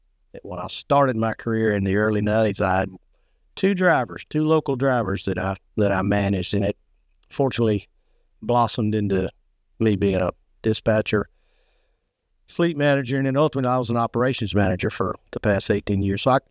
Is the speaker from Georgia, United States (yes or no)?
no; Alabama, United States; I'm born and raised in God's beautiful state, Alabama.